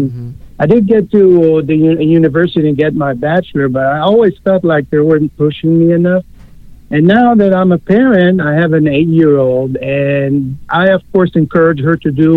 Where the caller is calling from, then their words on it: Tarzana, California, United States; I'm calling from Tarzana, California.